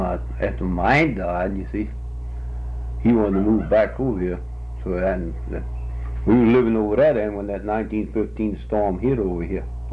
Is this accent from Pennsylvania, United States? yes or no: no; Slidell, Louisiana, United States; born there; I was born in Slidell.